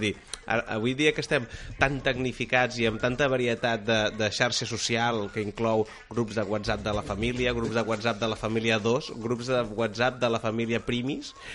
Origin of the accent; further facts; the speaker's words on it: Mataró, Catalonia, Spain; accent: Mataró; Jo tinc un accent molt més de Mataró del que estic fent aquí, però estic intentant fer accent de Barcelona d'una manera molt forçada.